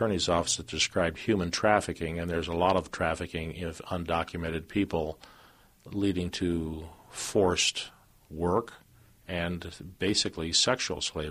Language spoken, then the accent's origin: English; California, United States; I came from California.